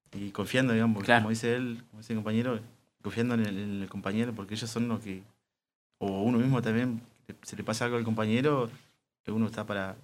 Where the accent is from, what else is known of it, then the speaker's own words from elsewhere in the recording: Neuquén, Argentina; yo soy de Neuquén Capital. Uh-huh. Me crié en la orilla del río y, bueno, de Chacras.